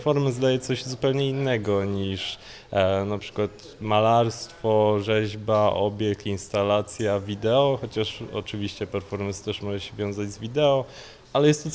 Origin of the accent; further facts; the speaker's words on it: Toruń, Kuyavian-Pomeranian Voivodeship, Poland; Jestem z Torunia. Studiuję tutaj, zacząłem drugi stopień magisterki u nas na Wydziale Sztuk Pięknych na UMK w Toruniu.